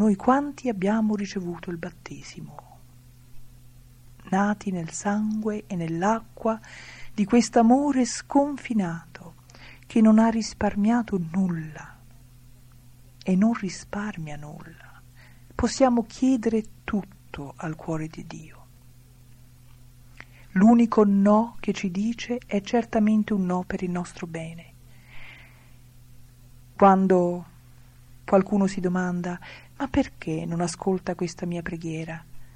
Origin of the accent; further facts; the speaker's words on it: Rome, Lazio, Italy; a un'oretta da Roma, perché io sono romana, anche se mia mamma era lombarda, ma aveva sposato un romano